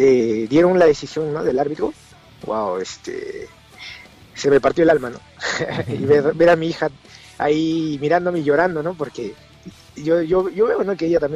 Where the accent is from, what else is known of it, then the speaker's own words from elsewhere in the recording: Peru; moved away; yo soy el único latino peruano que va a estar en ese evento.